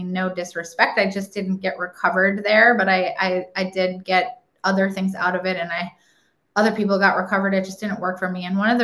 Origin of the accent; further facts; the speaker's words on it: Nashville, Tennessee, United States; I'm from Nashville, Tennessee, and I am a drug addict and an alcoholic.